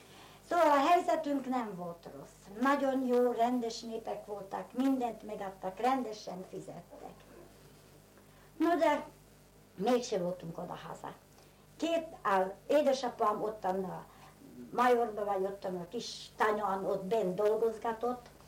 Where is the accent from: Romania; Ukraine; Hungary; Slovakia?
Slovakia; Želiezovce, Nitra Region; 1925-ben születtem Zselízen. A szüleim Zselízi állami birtokban dolgoztak.